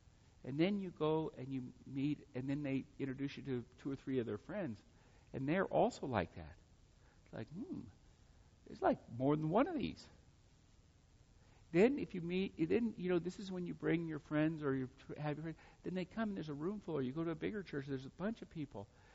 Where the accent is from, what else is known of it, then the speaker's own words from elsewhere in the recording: United States; Look, I'm happy I'm an American